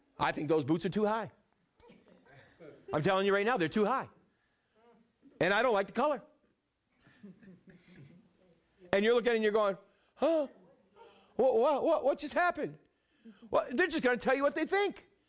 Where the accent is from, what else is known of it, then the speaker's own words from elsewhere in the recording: New England, United States; Now, I'm from New England. They did that anyways up there.